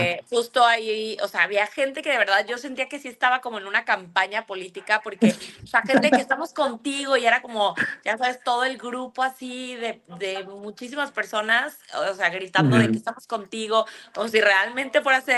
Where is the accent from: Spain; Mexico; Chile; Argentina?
Mexico; Guadalajara, Jalisco; yo soy de Guadalajara, de repente todavía estoy medio norteada como de dónde es dónde.